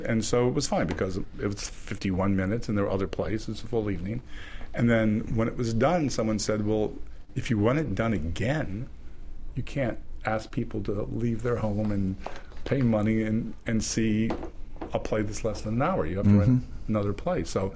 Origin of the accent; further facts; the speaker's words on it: the South, United States; As a Southerner, we hated we just hated them.